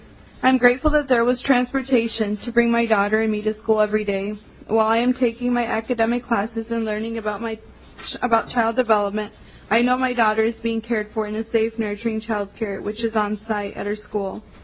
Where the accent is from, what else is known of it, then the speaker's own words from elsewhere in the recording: Shakopee, Minnesota, United States; I'm from Shakopee.